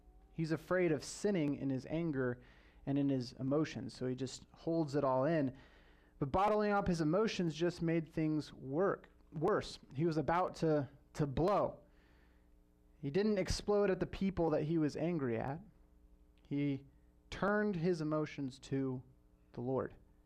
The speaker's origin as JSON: {"language": "English", "town": "Hanford", "region": "California", "country": "United States", "tie": "born or raised there", "said": "So I grew up in Hanford, which is near Fresno, but it's like a smaller town, farm culture type place."}